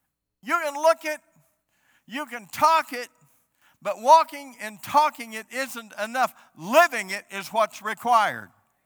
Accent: United States; but I can speak for America, being an American, living here.

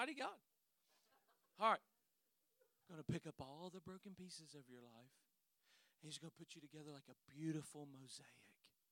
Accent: West Virginia, United States; I'm from West Virginia.

